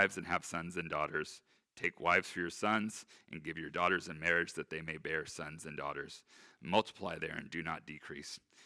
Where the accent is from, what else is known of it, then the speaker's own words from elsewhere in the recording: Midwest, United States; now in San Diego, United States; Here in San Diego, we don't get much snow and ice, but I'm from the Midwest.